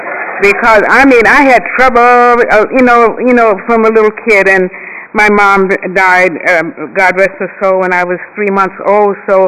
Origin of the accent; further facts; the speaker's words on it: Atlanta, Georgia, United States; born there; And they were born in Bainbridge, Georgia, and I was born in Atlanta.